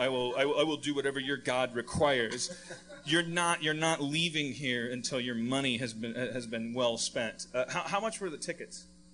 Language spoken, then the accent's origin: English; Wisconsin, United States; Like, I'm from Wisconsin. It was cheese.